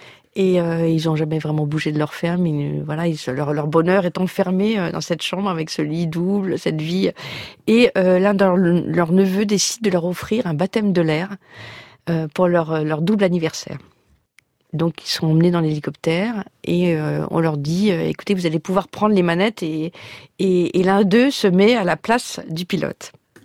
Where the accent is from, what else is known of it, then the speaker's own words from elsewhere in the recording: France; born there; Je sais que je suis française parce que je suis née par hasard en France, mais rien de plus que ça.